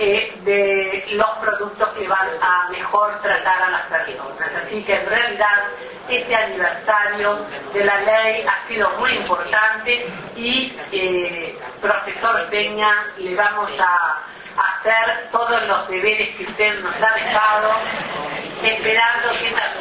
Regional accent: Uruguay; nos enorgullece como uruguayo

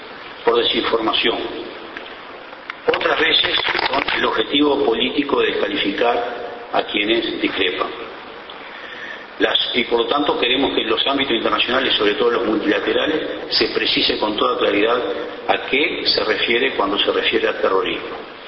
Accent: Uruguay; quienes debemos hacer la primera propuesta de agenda somos nosotros, los uruguayos

